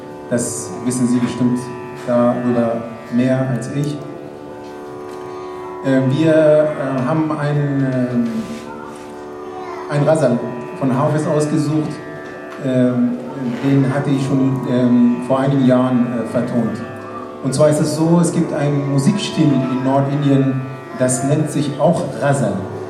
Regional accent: Iran; ich komme aus dem Iran

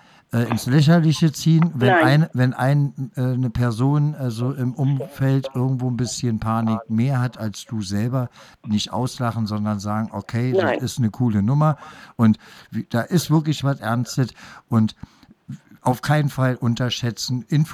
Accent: Berlin, Germany; Ich als Berliner, ne, wir werden ja immer verarscht mit dem Flughafen

